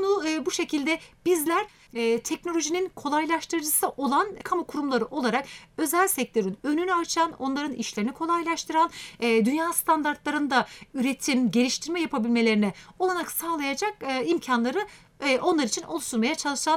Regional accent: Denizli, Turkey; 1981 Denizli doğumluyum. Üniversite yıllarına kadar aslında Denizli'de öğrenimim geçti.

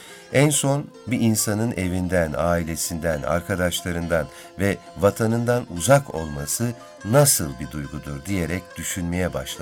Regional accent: Ankara, Turkey; Orta halli bir ailenin çocuğu olarak Ankara'da büyüdüm. Ortaokul ve liseyi yine Ankara'da bitirdim.

